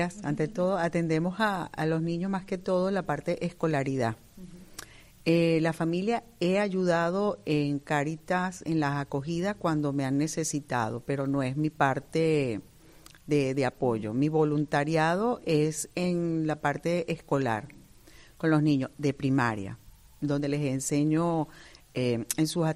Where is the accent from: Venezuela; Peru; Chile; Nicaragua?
Venezuela; now in Spain; De Venezuela. Soy de Venezuela, italiana. Mis padres emigraron a Venezuela y me ha tocado venir aquí a España